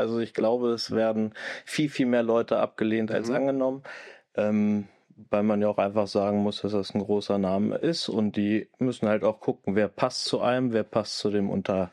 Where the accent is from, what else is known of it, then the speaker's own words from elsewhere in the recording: Moringen, Lower Saxony, Germany; ich komme aus Moring